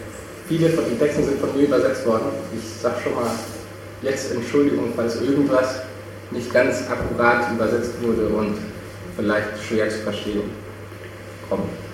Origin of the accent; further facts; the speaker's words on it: Chile; now in Germany; ich wohne seit 3 Jahren jetzt hier im Ruhrgebiet. Ich bin in Chile aufgewachsen. Meine Mutter ist Chilenin und so bin ich dann da gelandet. Ich habe in Chile Kunst studiert